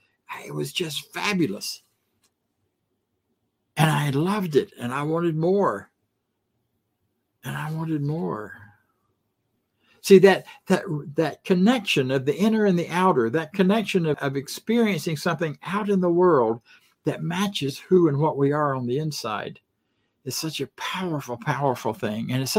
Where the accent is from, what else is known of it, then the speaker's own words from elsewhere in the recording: Florida, United States; I grew up in Florida around a lot of water, mostly swamp, but there was some beach nearby